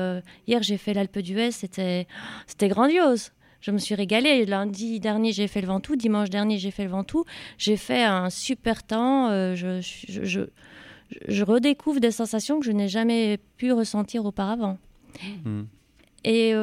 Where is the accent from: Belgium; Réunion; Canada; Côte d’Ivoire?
Belgium; born there; le départ du Tour de France se fait en Belgique, à Bruxelles, dans mon pays natal.